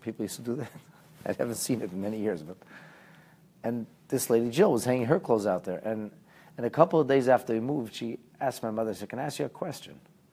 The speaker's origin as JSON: {"language": "English", "town": "Philadelphia", "region": "Pennsylvania", "country": "United States", "tie": "born or raised there", "also_born_or_lived": "New Jersey", "said": "When I was a little boy, it was 1980, 1979, we moved from New Jersey to Philadelphia, and we lived in Northeast Philly."}